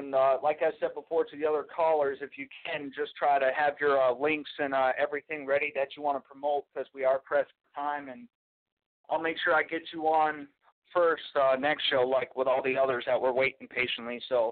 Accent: Rome, New York, United States; I actually have family out there, and I was actually raised out there, so big shout-out to Rome, New York.

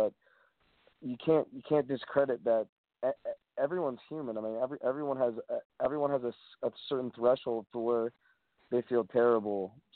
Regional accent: Menlo Park, California, United States; Well, I was brought up in Menlo Park, which is in the Bay Area.

